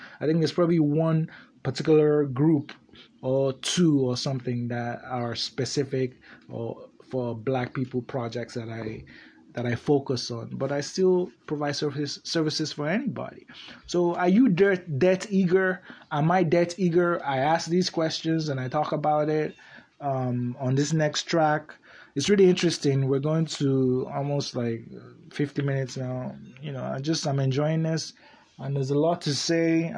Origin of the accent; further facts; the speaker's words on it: Nigeria; moved away as an adult; now in United States; I grew up in Nigeria and came here when I was like 23.